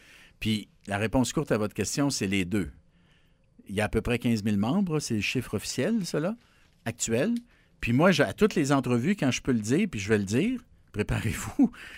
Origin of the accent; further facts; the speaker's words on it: Quebec, Canada; Tu sais, je suis un Québécois...